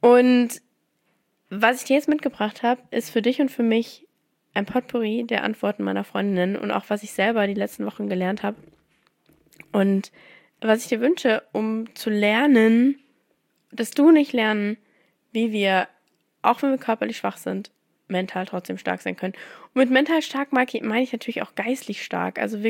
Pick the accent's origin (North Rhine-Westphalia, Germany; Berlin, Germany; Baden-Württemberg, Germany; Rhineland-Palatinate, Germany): Baden-Württemberg, Germany; Mannheim; In Mannheim, wo ich herkomme, in die Toskana Deutschlands, da ist einfach so gefühlt schon 20 Grad.